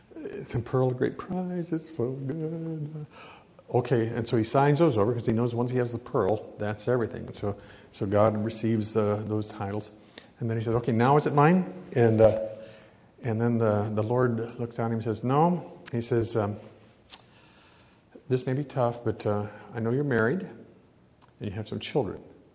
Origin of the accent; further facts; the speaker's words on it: Nebraska, United States; I grew up in Nebraska, and so hopefully it'll be better.